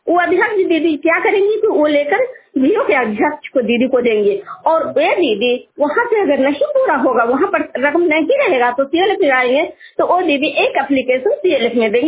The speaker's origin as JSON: {"language": "Hindi", "region": "Bihar", "country": "India", "said": "मैं नालंदा जिला की रहने वाली हूँ। मैं चंडी प्रखंड से बोल रही हूँ।"}